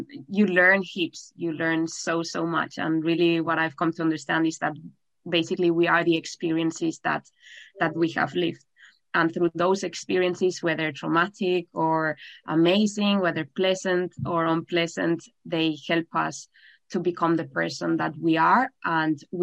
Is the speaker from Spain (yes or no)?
yes; Spain; now in Australia; back in Spain where I was raised, and my whole life really changed totally, basically. So I came back to Australia because I was born here in Australia